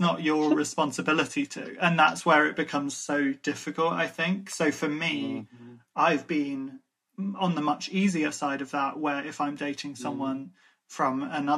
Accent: Ireland; because I'm Irish. So I'm used to being other in this country.

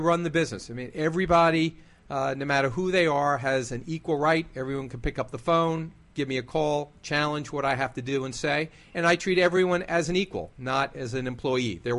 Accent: Lynbrook, New York, United States; Long Island, Lynbrook.

